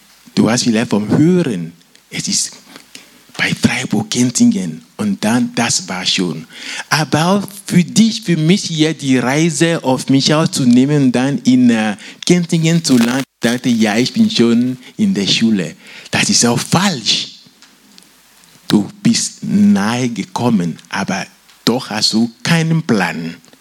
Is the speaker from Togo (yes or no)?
yes; Togo; ich komme aus Togo und da mit der ganzen Technik ist das nicht so weit.